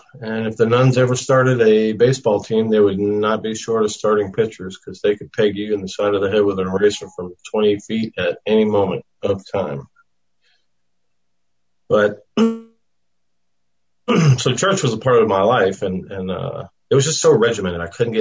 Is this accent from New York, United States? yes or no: yes; Queens, New York, United States; born there; I was born right outside of New York City in Queens. Jamaica section of Queens, which isn't a very desirable place.